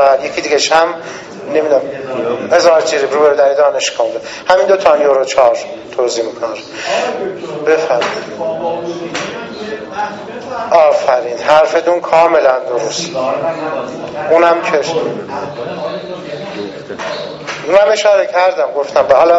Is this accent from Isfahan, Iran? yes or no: yes; Isfahan, Iran; پس ما اصفهانیام که اهل به اصطلاح حساب و کتاب هستیم